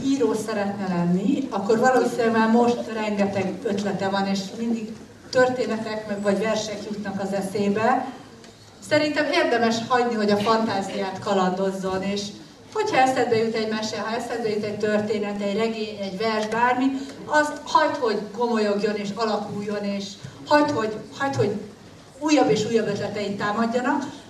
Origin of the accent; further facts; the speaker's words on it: Budapest, Hungary; Budapestről, Budapesttel lakom a 11. kerületben. Viszonylag közel az M7-es autópályához, amelyik a Balaton felé megy.